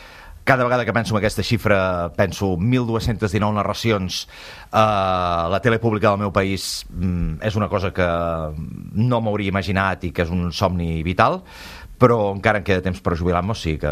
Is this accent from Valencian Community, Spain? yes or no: no; Sant Feliu, Catalonia, Spain; also born or lived in Girona; now in Olot, Spain; Soc nascut físicament a la Clínica Girona, però sóc de Sant Feliu perquè tota la meva família és de Sant Feliu i fa 22 anys que visc a Olot.